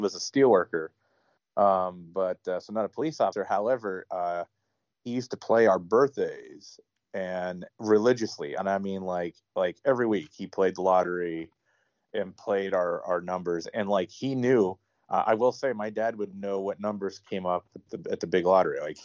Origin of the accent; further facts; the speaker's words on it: East Coast, United States; I'm from the East Coast.